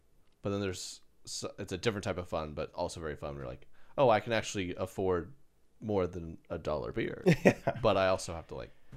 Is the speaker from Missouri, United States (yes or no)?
no; Oklahoma, United States; I grew up in Oklahoma. No chipmunks there.